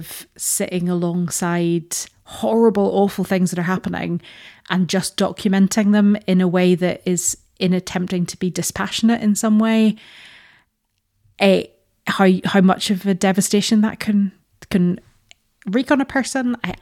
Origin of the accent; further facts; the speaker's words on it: Northern Ireland, United Kingdom; to be honest, I'm Northern Irish